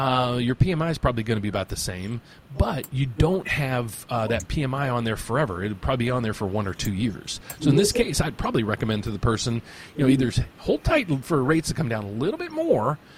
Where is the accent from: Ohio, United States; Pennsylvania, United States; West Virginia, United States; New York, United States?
West Virginia, United States; Dude, I'm from West Virginia. I don't know California.